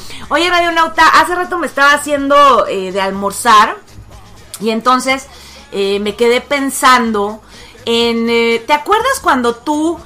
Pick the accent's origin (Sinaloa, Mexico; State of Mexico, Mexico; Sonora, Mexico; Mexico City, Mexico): Mexico City, Mexico; vienes de un estado de la República como el mío, el Distrito Federal, bueno, la Ciudad de México.